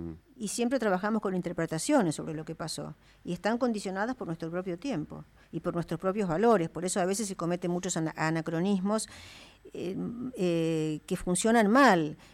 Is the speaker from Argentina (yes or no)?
yes; Argentina; Aceptemos que todos somos argentinos